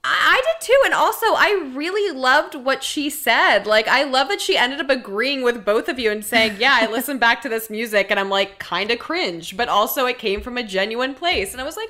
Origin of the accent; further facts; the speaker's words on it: Scotland, United Kingdom; Well, we're all Scottish.